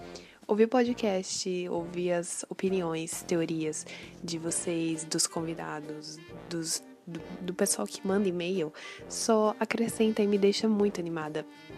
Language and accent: Portuguese; Maceió, Alagoas, Brazil; eu sou de Maceió, Alagoas